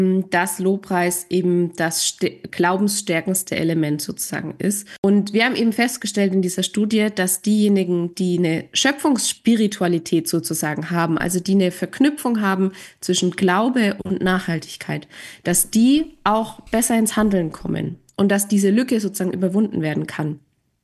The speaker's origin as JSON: {"language": "German", "region": "Bavaria", "country": "Germany", "said": "Ich wohne tatsächlich nicht mehr in Kassel. Ich wohne in Franken, also so zwischen Nürnberg und Würzburg in meiner Heimat."}